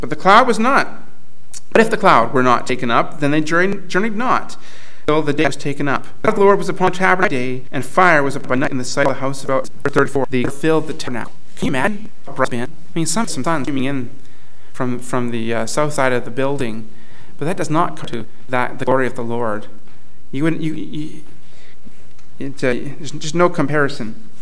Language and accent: English; Alberta, Canada; I'm from Alberta, where the best thing you can grow is crab apples.